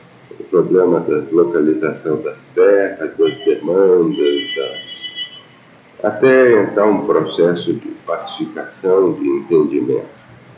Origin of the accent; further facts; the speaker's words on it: Marília, São Paulo, Brazil; born there; Nasci em Marília.